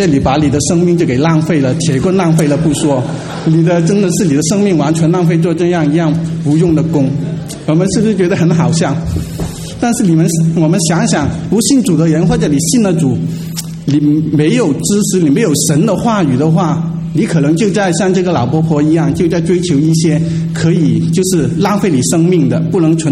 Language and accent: Chinese; Guangdong, China; 但是我是广东人，